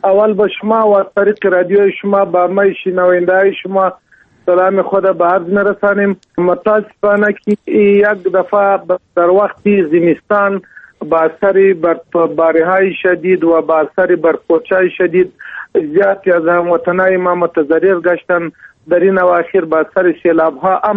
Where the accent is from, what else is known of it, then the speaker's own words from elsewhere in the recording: Afghanistan; ما افغان هستیم، نماینده ملت هستیم در تالار